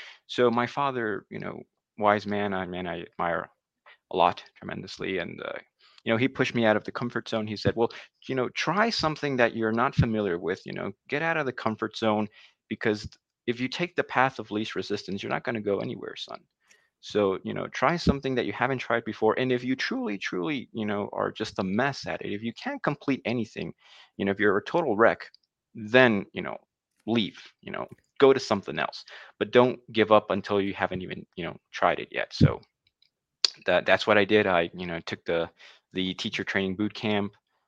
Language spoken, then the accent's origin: English; New Jersey, United States; moved away as an adult; now in Mexico; So I'm originally from New Jersey, USA. Been living, you know, born and raised there many years. Couple years back, came to Mexico for vacation with family.